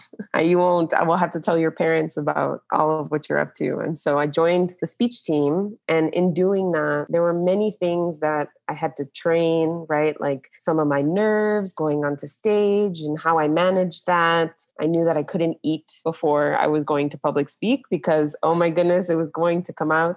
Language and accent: English; United States; as I grew up in the United States. And so I have found my way back to my voice in a nice way over the years.